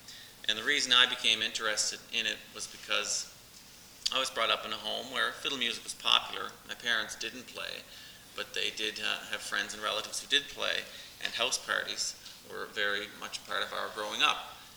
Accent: Cape Breton, Nova Scotia, Canada; I come from Cape Breton, which is an island in northeastern Nova Scotia, which is in eastern Canada.

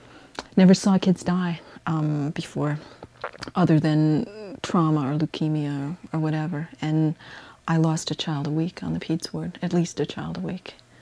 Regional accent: Blue Island, Illinois, United States; born there; I was born in Blue Island, Illinois, suburb of Chicago.

